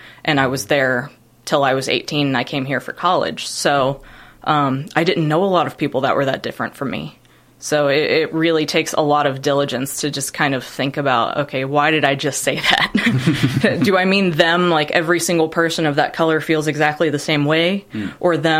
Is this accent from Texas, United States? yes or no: no; Kentucky, United States; I'm from Kentucky.